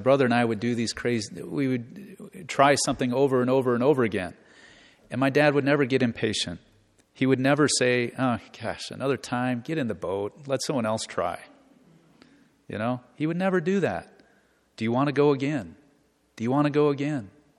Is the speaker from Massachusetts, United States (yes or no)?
no; Omaha, Nebraska, United States; They lived up in Omaha. I grew up in the Millard area.